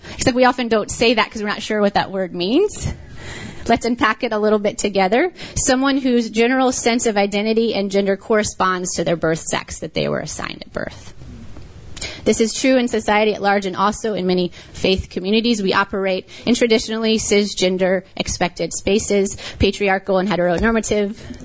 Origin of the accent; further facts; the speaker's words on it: Tennessee, United States; The recent laws of my home state of Tennessee